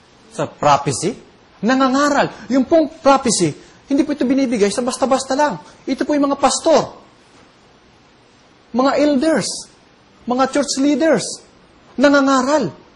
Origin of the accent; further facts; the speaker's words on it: Bicol Region, Philippines; yung pong kaunahang na bayan ng Bicol, yung pong bayan namin.